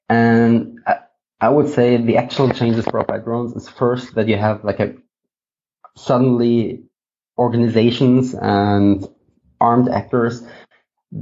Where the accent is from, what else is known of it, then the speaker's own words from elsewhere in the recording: Germany; English is a second language; I'm from Germany, it might be different in the US